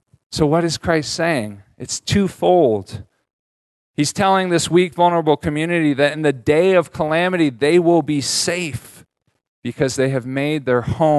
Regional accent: California, United States; So I grew up in California. I grew up in earthquake country.

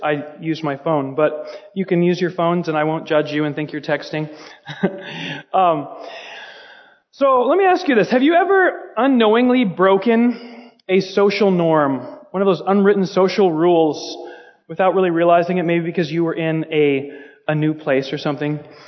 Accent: Puyallup, Washington, United States; I mean, I grew up here in Puyallup.

